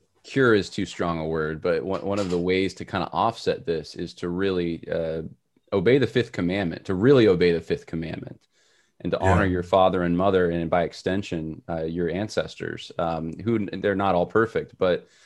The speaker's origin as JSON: {"language": "English", "town": "Los Angeles", "region": "California", "country": "United States", "tie": "born there", "said": "like I was born in Los Angeles. I went to Southeastern."}